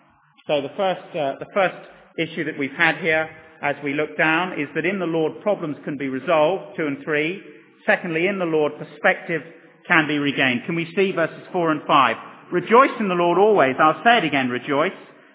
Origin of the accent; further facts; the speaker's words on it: United Kingdom; And particularly if we're British, you see, we just like to shut the door on those things and pretend they're not there.